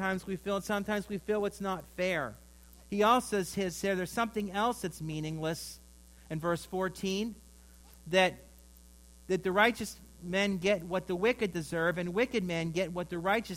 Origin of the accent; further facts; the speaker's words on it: Mill Run, Pennsylvania, United States; Kim and I went to my hometown of Mill Run, PA.